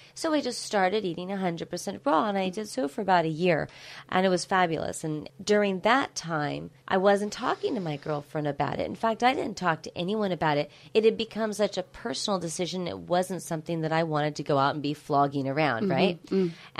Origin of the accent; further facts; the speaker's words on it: California, United States; I'm from California.